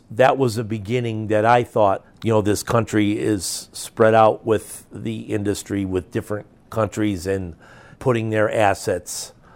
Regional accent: Gary, Indiana, United States; I grew up in the Glen Park, a south section of Gary, if you want to call it a subdivision, it was Junedale.

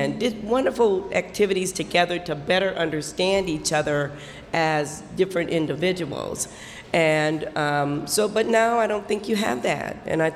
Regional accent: Iowa, United States; because that's where we grew up in Iowa.

